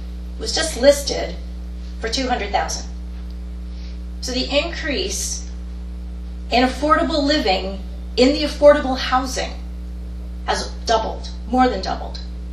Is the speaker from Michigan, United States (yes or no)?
no; Catasauqua, Pennsylvania, United States; I grew up in Catasauqua. I grew up with government cheese and butter. I mean, I know what it's like to be poor and have homemade clothes.